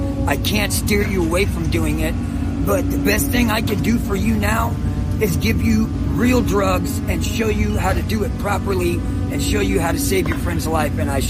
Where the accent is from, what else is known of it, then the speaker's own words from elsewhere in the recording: United States; now in San Francisco, United States; Louisiana, Texas area.